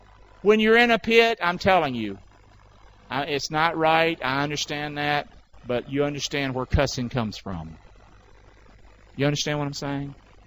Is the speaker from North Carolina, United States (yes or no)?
yes; Rockingham, North Carolina, United States; I don't know if y'all know where I'm from. I'm from Rockingham. That's where I'm from.